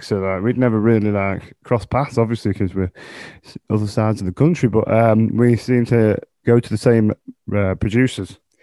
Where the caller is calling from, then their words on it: Manchester, North West England, United Kingdom; I am in, well, not so sunny Manchester at the minute, actually. It's a bit grey.